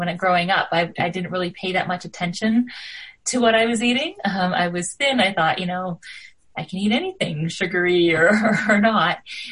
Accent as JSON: {"language": "English", "town": "Toronto", "region": "Ontario", "country": "Canada", "said": "from Toronto"}